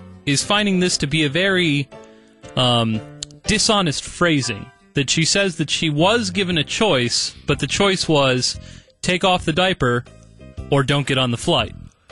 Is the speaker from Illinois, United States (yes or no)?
yes; Chicago, Illinois, United States; We're both from Chicago.